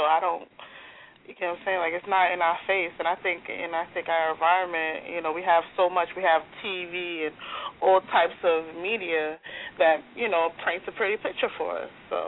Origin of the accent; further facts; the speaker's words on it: Brooklyn, New York, United States; You know, I grew up in Brooklyn.